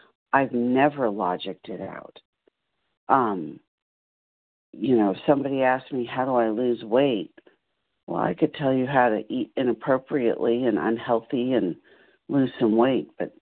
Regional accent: California, United States; Good morning. … from California.

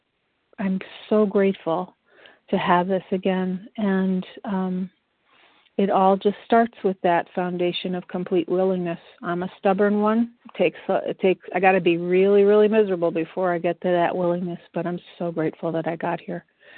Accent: Chicago, Illinois, United States; from Chicago, a compulsive overeater, abstinent today by the grace of God and the fellowship of this program.

